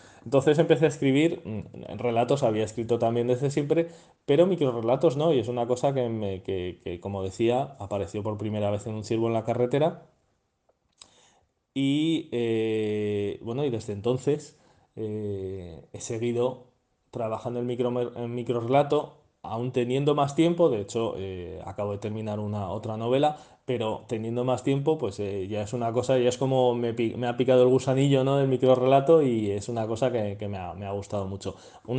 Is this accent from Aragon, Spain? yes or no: yes; Zaragoza, Aragon, Spain; born there; nací en Zaragoza hace ya unos cuantos años, tantos como 45 para 46, este agosto, nací en el 77 concretamente